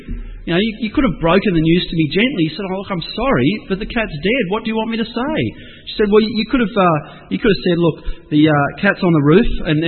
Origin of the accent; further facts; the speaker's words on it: Australia; Now, as Australian Christians, we have many riches.